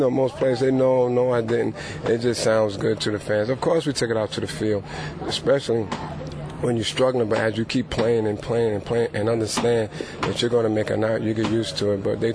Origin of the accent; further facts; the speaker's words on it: New York, United States; And as a fan, I grew up in New York, so Shea Stadium.